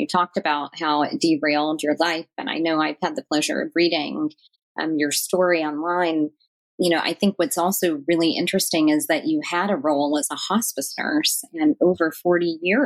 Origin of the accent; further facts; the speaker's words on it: North Carolina, United States; I'm going to first start off by saying that I am from North Carolina.